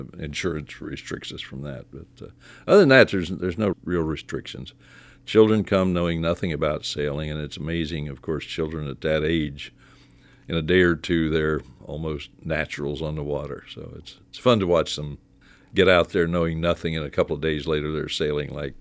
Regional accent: Indiana, United States; Well, I reflect back, I guess, on growing up in Indiana, where we were 50 miles from water deep enough to get your knees wet.

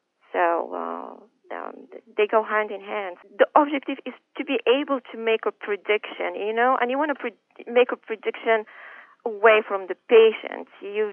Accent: Morocco; and I grew up in Morocco, which is a kind of a little bit different.

